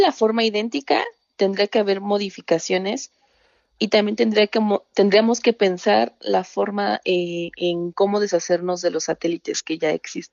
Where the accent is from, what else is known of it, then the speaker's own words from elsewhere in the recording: Toluca, State of Mexico, Mexico; Soy de Toluca.